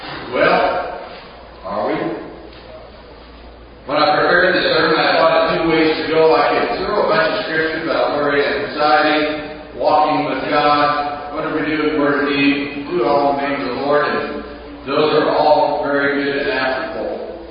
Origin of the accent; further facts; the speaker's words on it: Sierra Vista, Arizona, United States; from Sierra Vista, Arizona. And I'm very glad to be here.